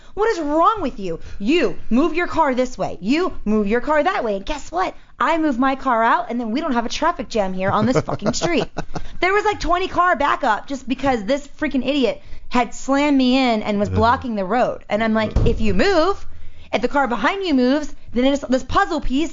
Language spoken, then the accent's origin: English; East Coast, United States; And I grew up on the East Coast. I'll tell you what, East Coast drivers are way better than over